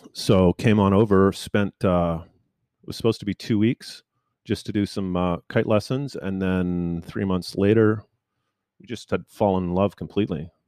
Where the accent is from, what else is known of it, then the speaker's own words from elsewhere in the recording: Vancouver, British Columbia, Canada; I'm from Vancouver, by the way.